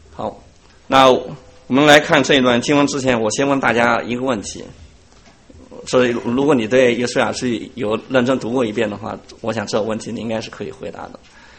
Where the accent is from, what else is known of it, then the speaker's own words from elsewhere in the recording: China; 其实和我们中国人律法的时间是蛮接近的